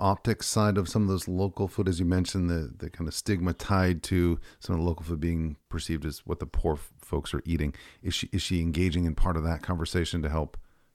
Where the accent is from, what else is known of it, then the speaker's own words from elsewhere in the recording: United States; I think that's, as an American, I can speak to this